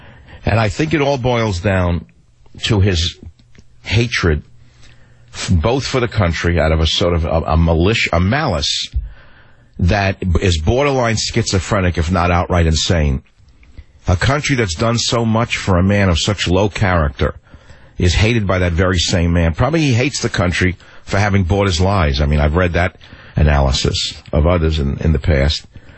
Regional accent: United States; from my point of view as an American, concerned about my grandchild, concerned about the country that's been so good to my family

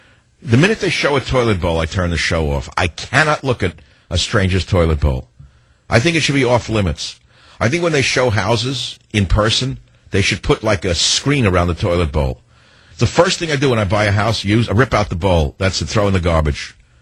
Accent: East Coast, United States; I come from the East Coast. I know what construction is.

